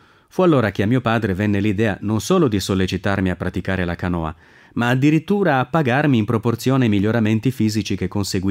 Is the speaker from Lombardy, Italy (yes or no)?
yes; Lecco, Lombardy, Italy; born there; Ho cominciato la mia attività sportiva con il nuoto, a Lecco, mia città natale.